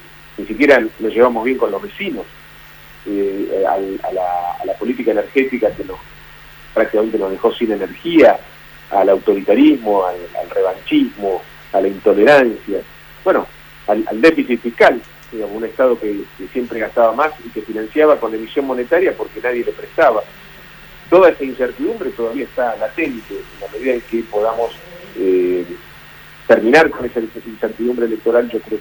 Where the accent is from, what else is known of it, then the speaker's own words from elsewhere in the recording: Villa Paranacito, Entre Ríos, Argentina; y termino en mi pueblo, en Villa Paranacito.